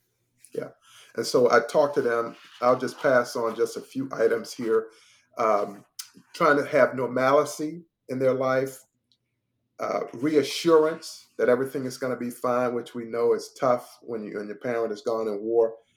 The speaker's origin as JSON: {"language": "English", "region": "North Carolina", "country": "United States", "tie": "born or raised there", "said": "Then I went to Georgia, well, North Carolina, my home state."}